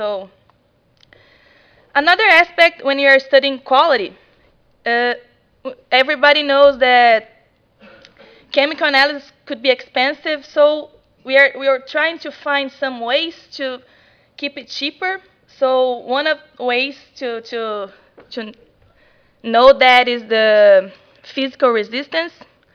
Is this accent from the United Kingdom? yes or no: no; Brazil; now in United States; I'm from Brazil originally, but I'm studying at Ohio State right now.